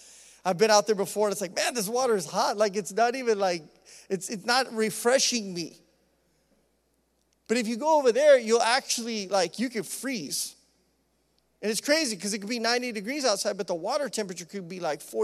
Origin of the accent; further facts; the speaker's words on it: Idaho, United States; When I was a kid, you know, growing up in Idaho, we were very blessed to have lots of rivers.